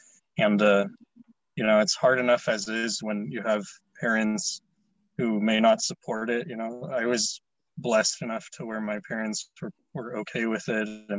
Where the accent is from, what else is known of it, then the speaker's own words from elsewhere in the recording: United States; born there; because I'm a Filipino American. You know, I was born here, but like 99% of my family is in the Philippines.